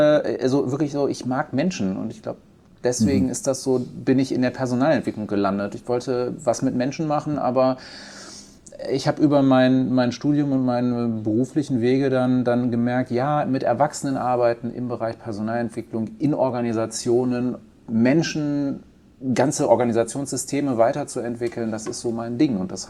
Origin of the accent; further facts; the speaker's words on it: Rhineland, Germany; Ich bin Rheinländer, ich mag das Rheinland, ich mag die Kultur